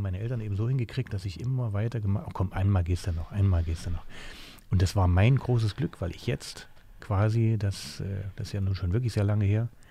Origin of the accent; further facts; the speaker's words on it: Jena, Thuringia, Germany; Ich bin ja in Jena aufgewachsen und hier in die Schule gegangen.